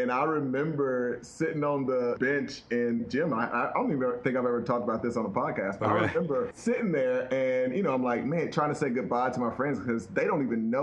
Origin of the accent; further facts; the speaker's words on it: Chattanooga, Tennessee, United States; I grew up in Chattanooga, Tennessee.